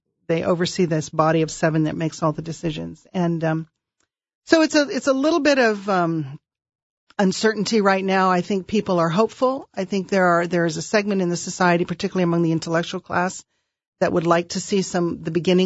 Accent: Pakistan; I grew up in Pakistan

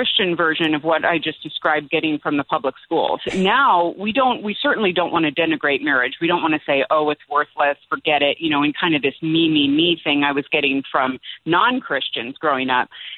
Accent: Bay Area, California, United States; But for me, I grew up out in the Bay Area of California

